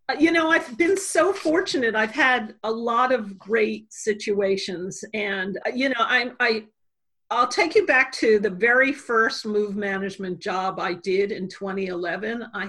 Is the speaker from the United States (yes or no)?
yes; New York City, New York, United States; and I'm from New York. So I got my best New York girl on